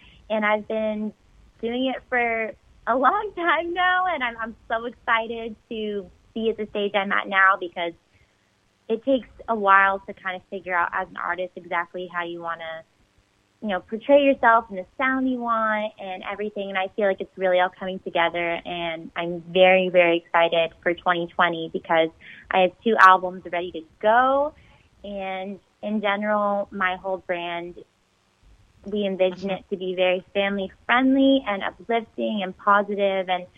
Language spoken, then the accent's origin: English; Malibu, California, United States; I'm from Malibu, California, and I've been singing and writing music since I was a little girl.